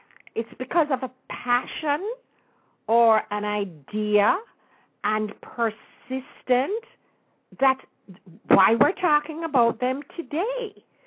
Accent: Jamaica; I just love the fact that I was blessed to be born and raised in Jamaica.

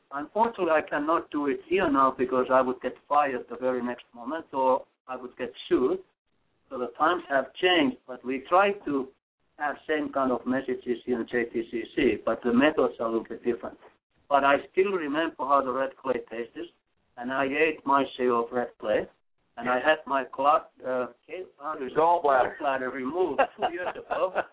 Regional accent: Finland; English is a second language; I grew up on the countryside in Finland, about 15 miles from the town, and you know, my father is a farmer

